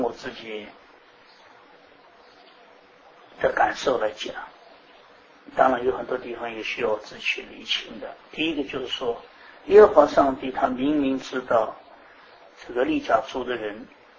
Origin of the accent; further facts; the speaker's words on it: China; 只是我们中国人从一个心态上面来讲